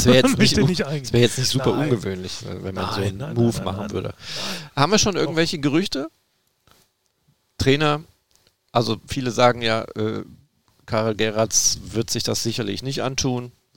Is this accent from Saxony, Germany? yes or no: yes; Aue, Saxony, Germany; Oh Gott, schönen Gruß in meine alte Heimat. Das ist mein alter Verein. Da hießen sie noch Wismut. Wismut Aue.